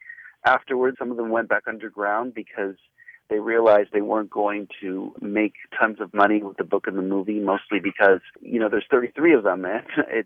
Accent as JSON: {"language": "English", "country": "United States", "tie": "born there", "said": "My father came to this country. I was a baby. My mother was pregnant. I was born in the United States."}